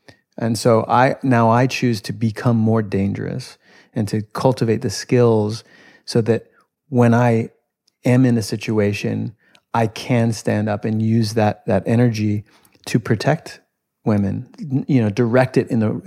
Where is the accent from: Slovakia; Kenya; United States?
United States; Brooklyn, New York; I was a hipster from Brooklyn making independent films on my video camera